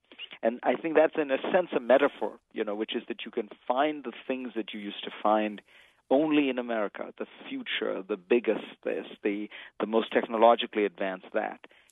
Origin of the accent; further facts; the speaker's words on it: India; now in United States; I grew up in India